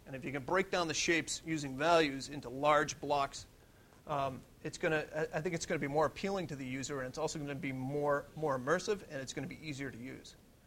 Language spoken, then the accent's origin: English; Middletown, New York, United States; born there; I was born in Middletown, New York.